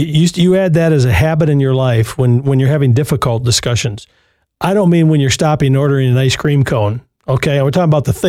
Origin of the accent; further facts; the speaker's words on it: Berkley, Michigan, United States; My hometown, I grew up there. 12 Mile and Woodward, Berkeley. Went to Anderson Junior High School.